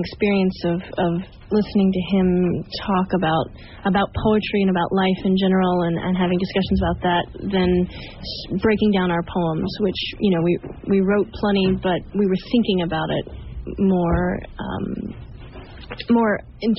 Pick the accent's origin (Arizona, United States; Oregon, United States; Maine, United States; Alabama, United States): Alabama, United States; also born or lived in Washington, D.C.; Well, I grew up in Alabama, actually, mm-hmm. and then I went to George Washington University in D.C.